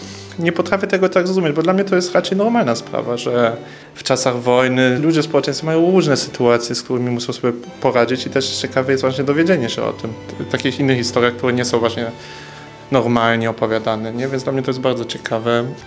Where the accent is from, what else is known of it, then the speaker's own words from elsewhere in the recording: Germany; Polish is a second language; now in Poland; Ja jestem Niemcem, no znaczy od niedawna Polakiem, muszę się pochwalić.